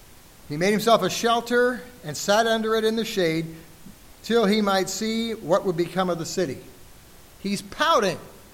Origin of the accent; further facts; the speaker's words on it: El Paso, Texas, United States; I grew up in El Paso, Texas.